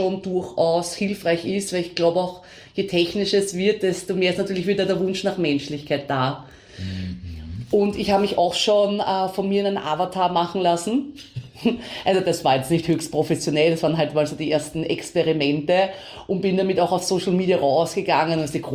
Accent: Vienna, Austria; ich bin in Wien aufgewachsen

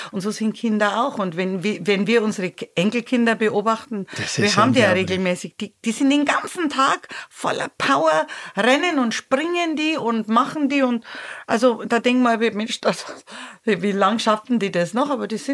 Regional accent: Bavaria, Germany; ich komme aus Bayern. Ich habe also als 3-4-Jährige schon gejodelt.

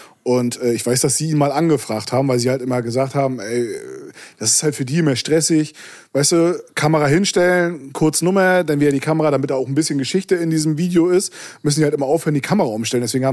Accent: Mecklenburg-Vorpommern, Germany; accent: Mecklenburg; Ich komme aus dem Osten, also FKK ist für mich auch kein Fremdwort.

